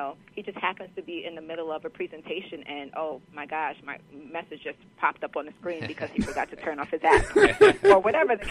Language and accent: English; New York City, New York, United States; New York City, the Bronx.